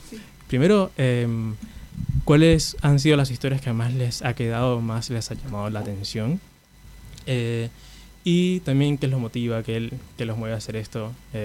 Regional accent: Venezuela; now in Argentina; vengo de Venezuela originalmente.

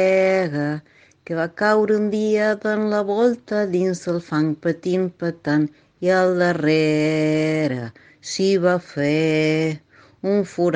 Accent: Buenos Aires, Argentina; now in Córdoba, Argentina; vivo... Soy porteña, pero vivo en Córdoba, en Argentina. Bueno, en mi casa eran catalanes. Mi papá y mis abuelos paternos.

